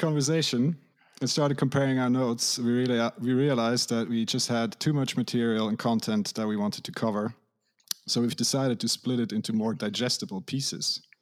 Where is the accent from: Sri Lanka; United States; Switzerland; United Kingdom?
Switzerland; English is a second language; now in Canada; I'm Swiss from the German-speaking part, so I have a slightly easier access to the local community in terms of the language. But I have also spent most of my adult life living abroad and away from my hometown.